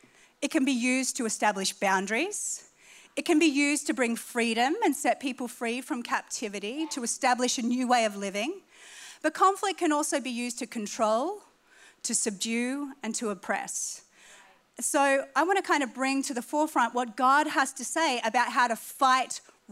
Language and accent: English; Australia; Now, I am an Australian woman. Aussies are known for their honesty.